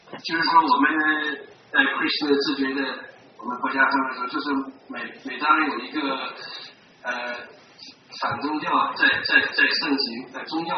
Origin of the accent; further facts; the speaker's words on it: Shenyang, Liaoning, China; 我在沈阳东北长大，所以从小喜欢航空，就喜欢航空模型